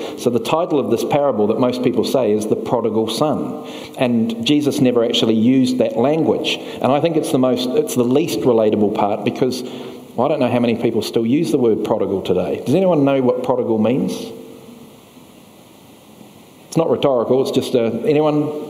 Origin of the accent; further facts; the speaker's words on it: New Zealand; I'm from New Zealand. We've only got 5 million people. We've got 30 million sheep.